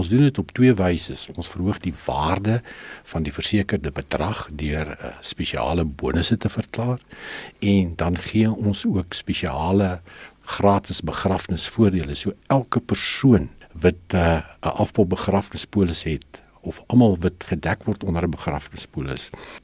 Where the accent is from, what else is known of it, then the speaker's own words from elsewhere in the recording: Welkom, Free State, South Africa; toe ek het groot geword in Welkom.